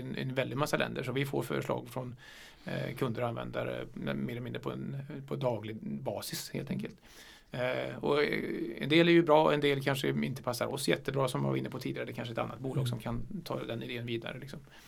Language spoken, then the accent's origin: Swedish; Trollhättan, Västra Götaland County, Sweden; började när jag var 8 år, och det var ju det är några år sedan, men och spela orgel hemma i Trollhättan tillsammans med min bror